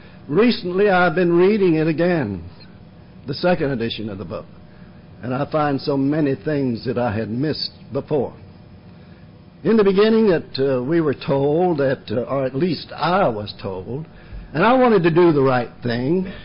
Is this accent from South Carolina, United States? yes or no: yes; Monks Corner, South Carolina, United States; I am from Monk's Corner, South Carolina.